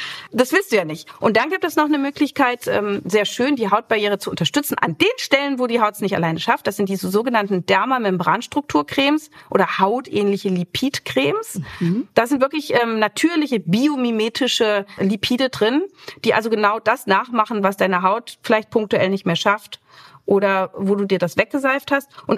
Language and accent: German; Berlin, Germany; ich komme aus Berlin, das würde man nowadays denken.